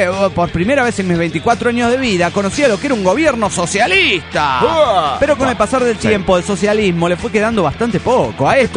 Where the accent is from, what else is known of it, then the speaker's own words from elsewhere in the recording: Oaxaca, Mexico; now in Chicago, United States; Me fui de vacaciones a Oaxaca, mi tierra.